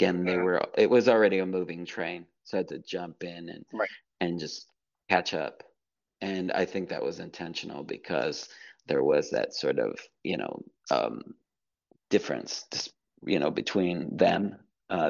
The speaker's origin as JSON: {"language": "English", "region": "California", "country": "United States", "said": "I'm from California"}